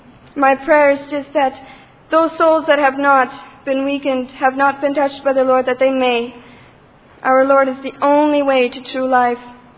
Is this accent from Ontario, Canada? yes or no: yes; Ontario, Canada; from Ontario, Canada.